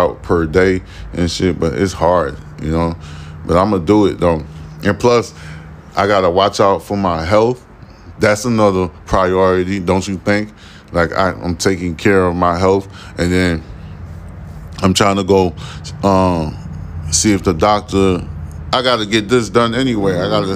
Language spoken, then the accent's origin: English; East Coast, United States; I am from the East Coast.